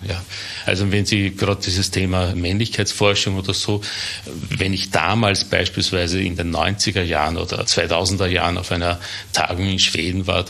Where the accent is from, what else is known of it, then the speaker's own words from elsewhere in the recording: Burgenland, Austria; ich bin ein Burgenländer und ein Burgenländer haben manche noch sehr große Familien, auch ich hatte eine Großfamilie